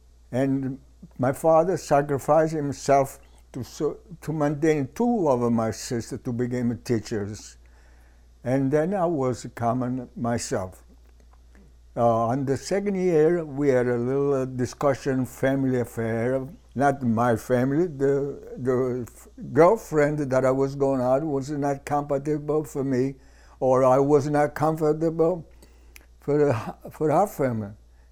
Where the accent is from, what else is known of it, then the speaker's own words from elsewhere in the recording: Lacedonia, Campania, Italy; also born or lived in Corato; I was born in Corato, province of Bari, Italy.